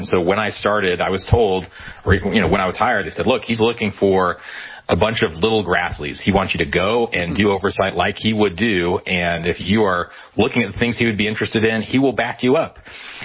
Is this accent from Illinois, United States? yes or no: no; Idaho, United States; I grew up in Idaho. I went to school in Utah and met my wife there